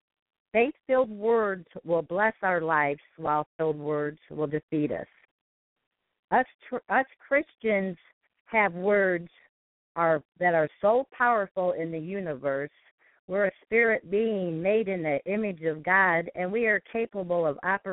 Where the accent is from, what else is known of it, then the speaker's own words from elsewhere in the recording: Edwardsburg, Michigan, United States; I'm from Edwardsburg, Michigan